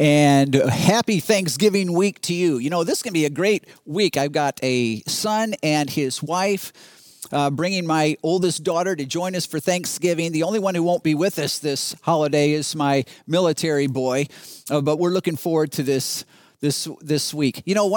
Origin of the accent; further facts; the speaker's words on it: Chicago, Illinois, United States; because I grew up in Chicago.